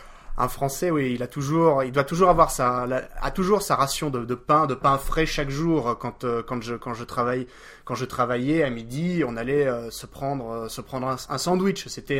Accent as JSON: {"language": "French", "country": "France", "moved": "yes", "said": "il y a plein de petites choses qui manquent quand on est français."}